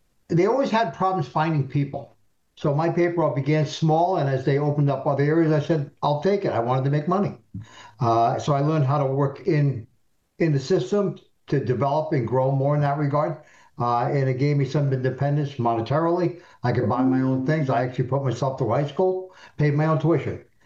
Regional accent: Providence, Rhode Island, United States; Providence, Rhode Island, two, a brother and a sister.

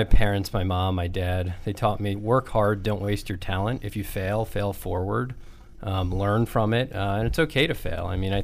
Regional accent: Cheshire, Connecticut, United States; Cheshire, Connecticut.

